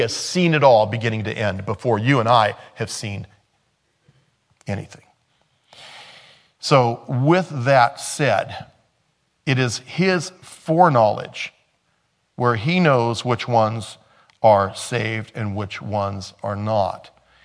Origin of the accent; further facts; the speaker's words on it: United States; You can't, well, I'm an American, so I'm Christian.